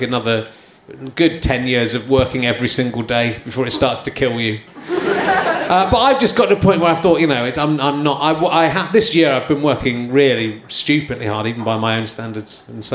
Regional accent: Yorkshire and the Humber, United Kingdom; born there; So I've lived all over the place. I was born in Yorkshire.

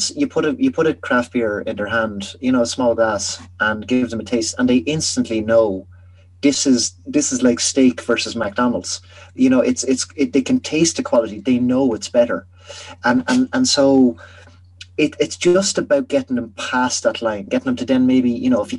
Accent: County Offaly, Ireland; So within my kind of group of friends, like I'm from Offaly originally, and I've got a group of friends from Offaly

